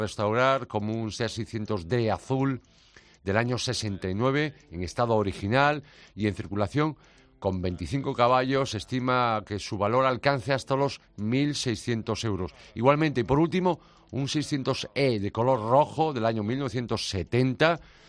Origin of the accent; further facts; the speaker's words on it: A Coruña, Galicia, Spain; y por último, en mi tierra, en Coruña